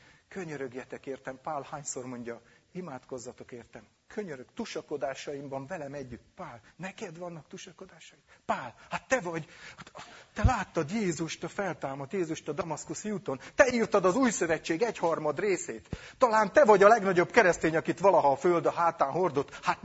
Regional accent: Hungary; Én itthon vagyok, te meg vendég vagy. Én itteni magyar vagyok, te meg csángó vagy.

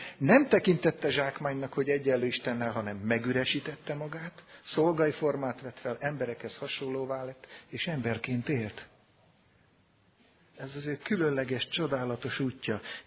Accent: Hungary; Csak gyengén hasonlít, de mi magyarok vagyunk

